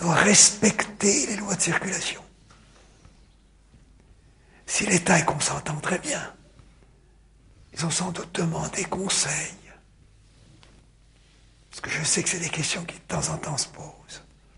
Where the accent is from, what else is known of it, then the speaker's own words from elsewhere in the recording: France; écoutez, je suis un Français.